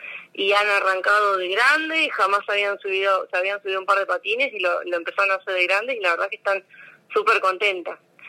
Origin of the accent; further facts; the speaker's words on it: La Plata, Buenos Aires Province, Argentina; now in América, Argentina; acá en América hace 2, porque hace 2 años que vivo acá, yo soy de La Plata